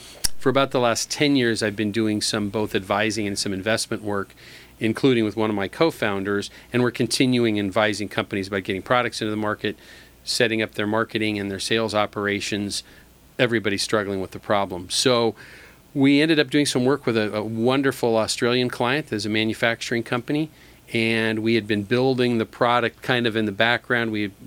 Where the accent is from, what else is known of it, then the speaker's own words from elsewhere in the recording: Long Beach, California, United States; I did. Born and raised in Long Beach.